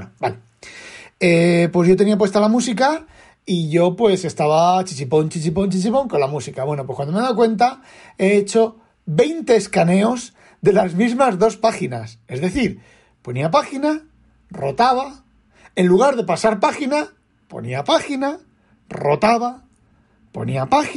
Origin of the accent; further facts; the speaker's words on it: Elda, Valencian Community, Spain; born there; uno de los editores es un chaval de Elda, donde yo nací.